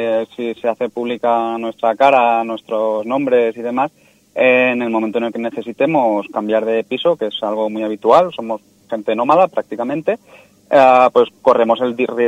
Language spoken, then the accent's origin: Spanish; Ibiza, Balearic Islands, Spain; Sí, yo he nacido en Eivissa, soy castellano parlante